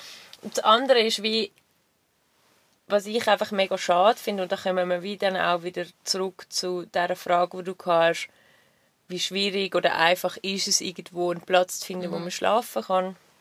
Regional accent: Zurich, Switzerland; Ich bin Zürcher.

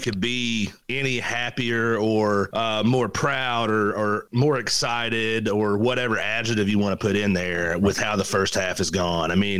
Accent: Prestonsburg, Kentucky, United States; he's a big UK fan, and I'm from Prestonsburg.

